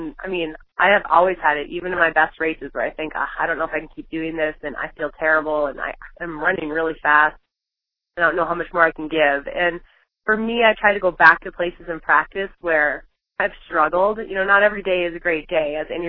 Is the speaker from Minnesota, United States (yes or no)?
no; New York City, New York, United States; born there; that was really special to me because I was born in New York City, and it was just like a full circle moment for me coming back